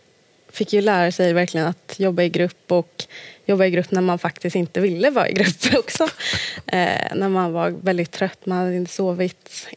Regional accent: Strängnäs, Södermanland, Sweden; now in Stockholm, Sweden; Men eftersom båda mina syskon har flyttat hemifrån så är det ju inte riktigt liksom, samma grej heller att vara hemma i Strängnäs.

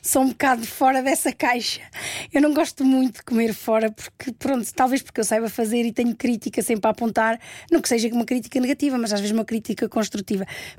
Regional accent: Centro, Portugal; na minha zona, na minha terra, como é uma aldeia de montanha, ainda temos o padre a ir a casa

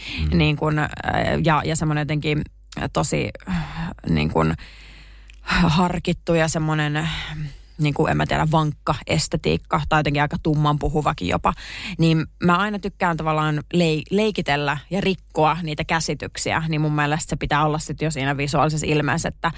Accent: Vantaa, Uusimaa, Finland; mä oon niinku Vantaalta kotoisin ja siellä sitten yläasteella kun olin

